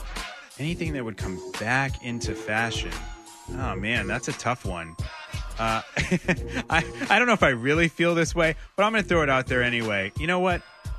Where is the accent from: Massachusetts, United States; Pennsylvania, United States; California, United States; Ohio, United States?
Massachusetts, United States; Lynn; You know, I'm from Lynn, proud to be from Lynn.